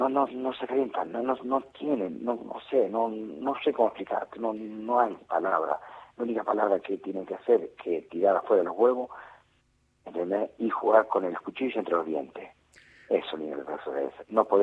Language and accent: Spanish; Argentina; lo que pienso yo como argentino y como jugador de fútbol.